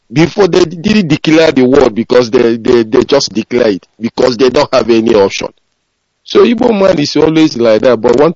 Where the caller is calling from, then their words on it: London, United Kingdom; I'm calling from London.